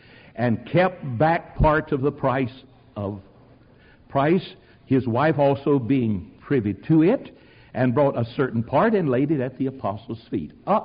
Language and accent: English; United States; You're an American. Caught my accent. Yes.